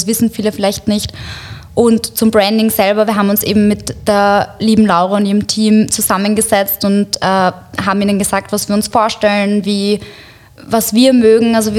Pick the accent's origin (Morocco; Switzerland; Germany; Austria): Morocco; ein Partnerprojekt eben aus meiner Heimatstadt in Marokko